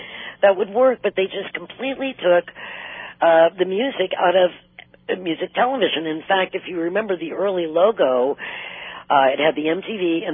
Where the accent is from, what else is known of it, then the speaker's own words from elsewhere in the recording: Cleveland, Ohio, United States; I grew up in Cleveland, Ohio, and … were big, very popular band when I was growing up.